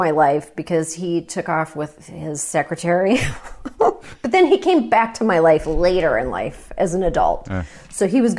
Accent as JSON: {"language": "English", "town": "Toronto", "region": "Ontario", "country": "Canada", "tie": "born or raised there", "said": "I grew up in Toronto."}